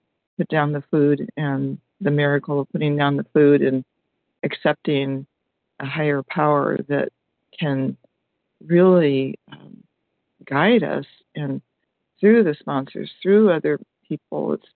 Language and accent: English; Oregon, United States; I'm from Oregon